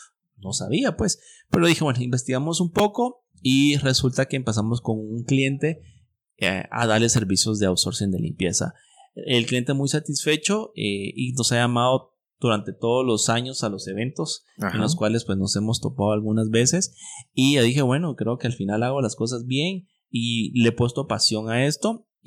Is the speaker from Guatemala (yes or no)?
yes; Guatemala; Entonces yo dije, no, pero si somos guatemaltecos